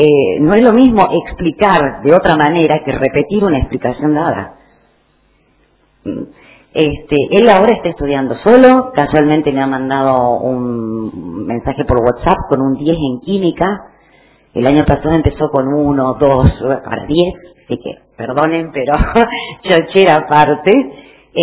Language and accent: Spanish; Argentina; Muchas, muchas gracias. Lo digo como argentina.